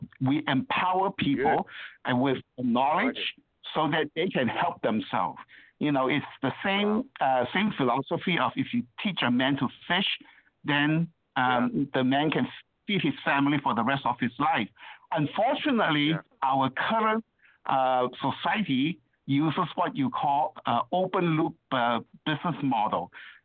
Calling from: Ottawa, Ontario, Canada; I'm calling in from Ottawa, Canada.

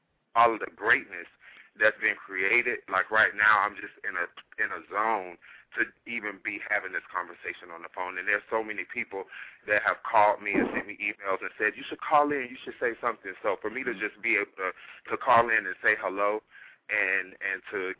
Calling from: Washington, District of Columbia, United States; Well, actually, I'm calling from Washington, D.C., but 813 is Tampa, Florida.

